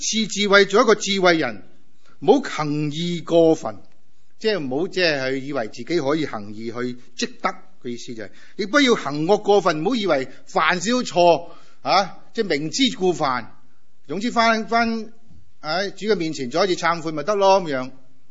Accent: China; 就好像我们中国人一句叫什么，上由心生一样

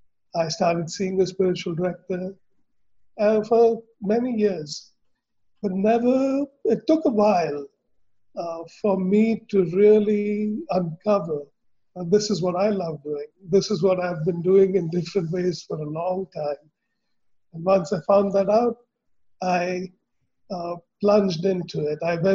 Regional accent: India; I grew up in India post-partition, and my parents were Hindus who had to flee from what is now Pakistan. And so I grew up with Hinduism, with lots of Muslim friends

